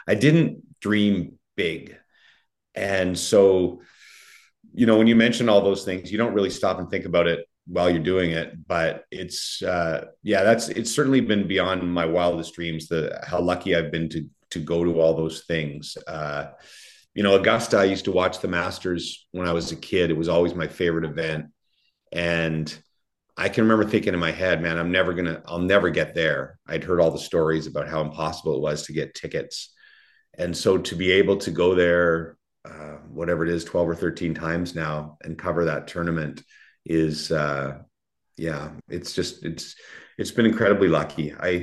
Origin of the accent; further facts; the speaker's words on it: Ottawa, Ontario, Canada; I'm from Ottawa, so I have a lot of friends there.